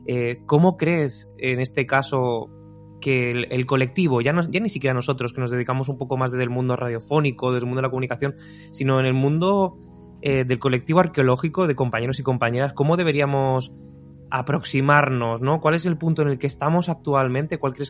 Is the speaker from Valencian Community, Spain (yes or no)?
yes; Alicante, Valencian Community, Spain; el Museo Arqueológico de la ciudad de Alicante, de donde vengo yo.